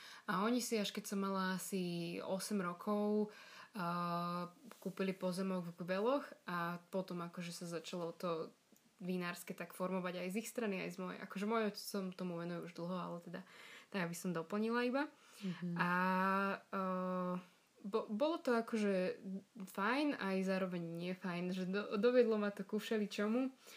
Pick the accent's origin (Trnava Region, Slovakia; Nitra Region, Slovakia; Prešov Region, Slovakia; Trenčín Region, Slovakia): Trenčín Region, Slovakia; Trenčín; moved away as an adult; now in Bratislava, Slovakia; A som v podstate z Trenčína, ale teraz žijem v Bratislave, aj keď obaja, alebo respektíve celá moja rodina pochádza zo Záhoria, čiže dosť taký mix trojuholníkov by som to asi nazvala. Ale vyrastla som v Trenčíne